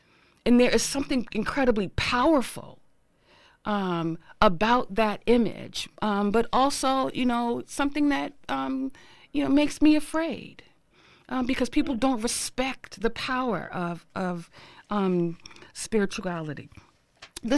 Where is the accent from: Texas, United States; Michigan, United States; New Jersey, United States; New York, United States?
New Jersey, United States; Newark; it was a little difficult for me growing up in Newark to relate to some of what I heard people talking about Martin Luther King.